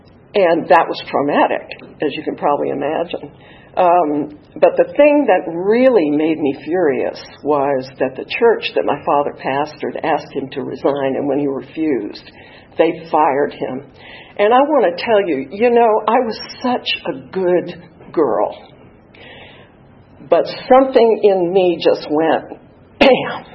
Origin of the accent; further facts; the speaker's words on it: Virginia, United States; born there; I was born in 1953. That makes me 66, so you don't have to do the math. I was born in Virginia. My father was a farmer.